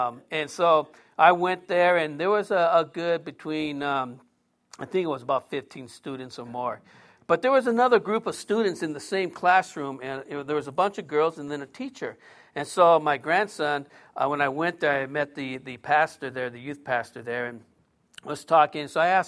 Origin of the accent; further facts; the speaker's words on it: San Diego, California, United States; I actually drove by my old house where I grew up in Golden Hills, which is South Park.